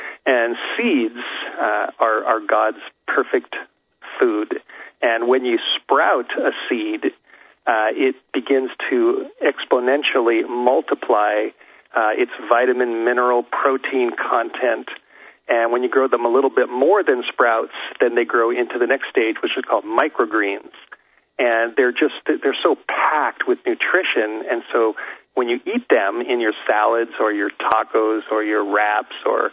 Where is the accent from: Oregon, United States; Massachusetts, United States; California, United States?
California, United States; Los Angeles; now in Idaho, United States; I grew up in the Hollywood Hills in Southern California. Now I'm living in North Idaho, way up in the mountains. I got out of L.A.